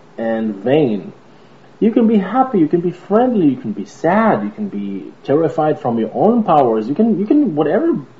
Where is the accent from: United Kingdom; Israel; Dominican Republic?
Israel; now in United States; You see, I'm here in the United States. I came all the way from Israel.